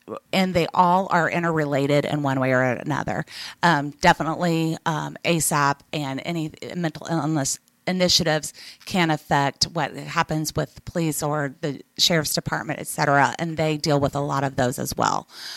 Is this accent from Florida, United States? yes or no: no; Indiana, United States; I have been born and raised in Bartholomew County. I grew up going to St. Peter's Lutheran School and then graduated from Columbus East